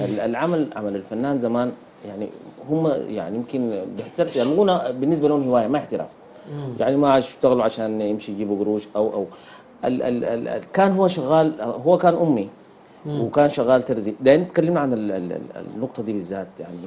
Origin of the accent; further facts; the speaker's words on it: Sudan; نحن كشعب سوداني عندنا ميزات